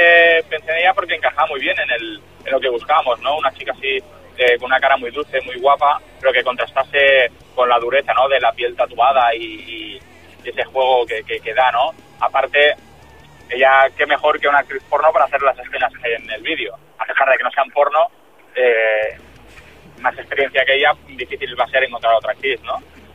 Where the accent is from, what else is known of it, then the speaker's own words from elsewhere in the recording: Barcelona, Catalonia, Spain; A pesar de que nosotros somos de Barcelona